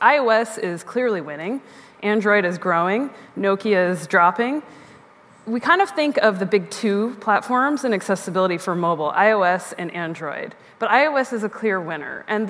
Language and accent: English; Seattle, Washington, United States; also born or lived in Oregon; I was actually born in Oregon, but I'm from Seattle, so this feels like home to me.